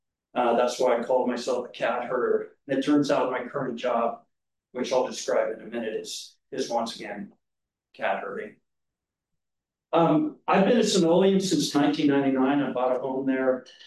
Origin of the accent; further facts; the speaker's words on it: Livermore, California, United States; So I was raised in Livermore in the 60s and 70s. I did my undergrad and my graduate school here in Alameda County.